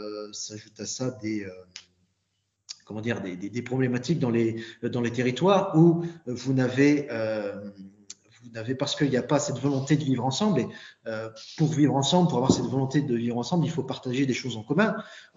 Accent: Hauts-de-France, France; je viens du Pas-de-Calais, qui est un département plutôt paupérisé, où il y a beaucoup de classes populaires. Je viens d'une petite commune de 4 000 habitants, plutôt rurale, et qui fait partie, comme le reste du bassin minier, de ces anciens bastions désindustrialisés

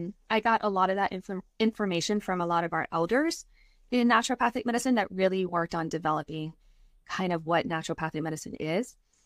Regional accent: Hawaii, United States; I worked at a mall, and this was in Hawaii. So I'm originally from Hawaii.

